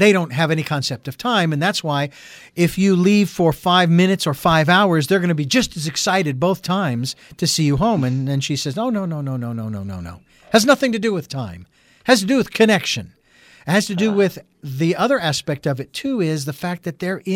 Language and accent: English; Phoenix, Arizona, United States; I was in Boise, Idaho at the time, born and raised in Phoenix.